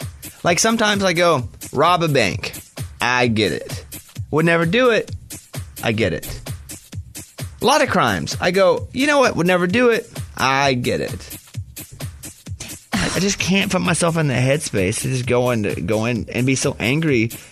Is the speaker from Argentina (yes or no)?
no; Mount Pine, Arkansas, United States; And you know what? Where I grew up in Mount Pine, Arkansas, we had guns. Nobody ever got shot, but we all had it.